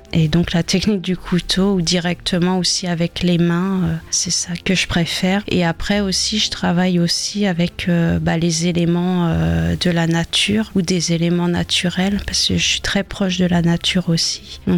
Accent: Le Havre, Normandy, France; also born or lived in Seine-et-Marne; j'ai 44 ans, je suis du Havre. J'ai quitté la région de Seine-et-Marne en 2022

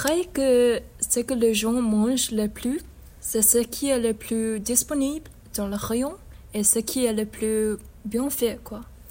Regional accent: China; French is a second language; moved away; Nous venons de Chine et nous sommes ici pour nos études.

